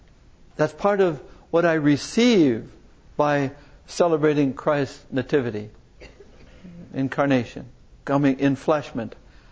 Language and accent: English; Milwaukee, Wisconsin, United States; a company in my hometown of Milwaukee